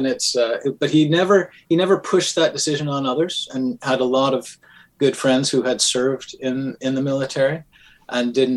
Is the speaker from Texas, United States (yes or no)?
no; Wisconsin, United States; born there; originally born in Wisconsin. But as a good pastor's kid that I was, we moved around a lot.